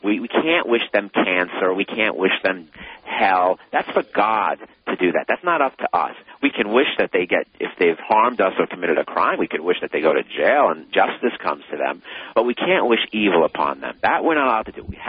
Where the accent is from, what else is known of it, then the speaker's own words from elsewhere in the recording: Brooklyn, New York, United States; especially because I'm from Brooklyn. I'm not even from...